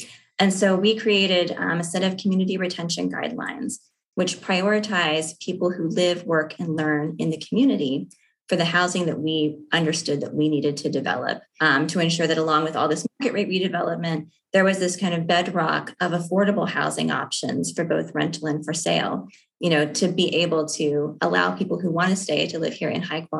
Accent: Kentucky, United States; also born or lived in New York; Well, I grew up in Kentucky and then spent about, you know, 10, 15 years in New York. So I've been kind of up and down the East Coast and in the South.

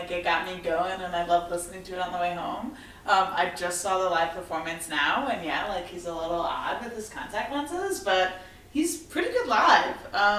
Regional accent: Denmark; obviously I'm from Denmark

